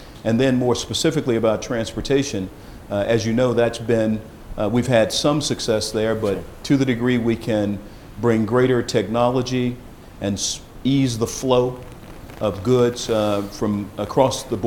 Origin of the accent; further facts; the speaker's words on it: Arkansas, United States; Arkansas is my home state, and I used to work at Arkansas State University.